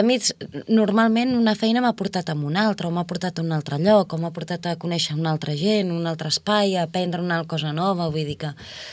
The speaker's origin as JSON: {"language": "Catalan", "town": "Vic", "region": "Catalonia", "country": "Spain", "said": "tot i que la botiga és a Vic i jo sóc vigatana, no tinc l'esperit biguetà."}